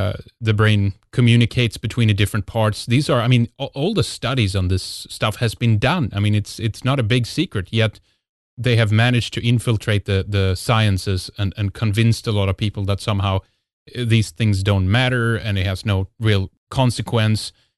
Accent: Sweden; growing up in Sweden

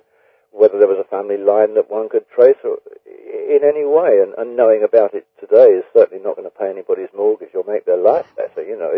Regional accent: United Kingdom; since I'm a British author

